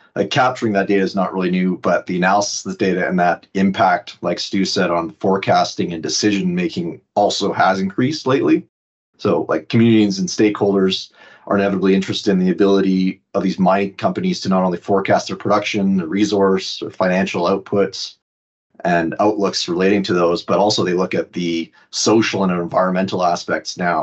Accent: Canada; I've been with Acquire almost 2 years. Probably from the accent, you can tell I'm from Canada.

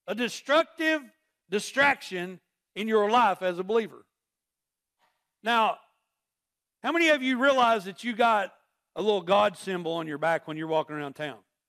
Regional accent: Oklahoma, United States; I mean, I am from Oklahoma. We do talk a little bit.

